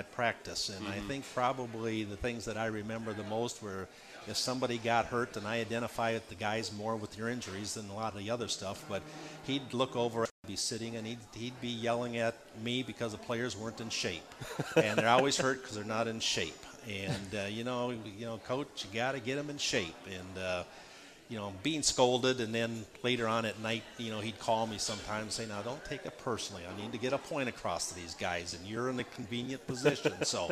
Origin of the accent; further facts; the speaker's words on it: Minnesota, United States; I'm from Minnesota, went to college at a small state school in Minnesota called Southwest State University.